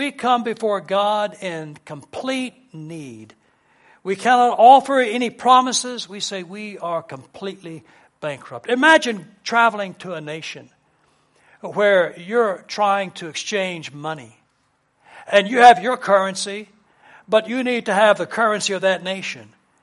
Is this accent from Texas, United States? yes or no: yes; Dallas, Texas, United States; I was raised in Dallas, Texas.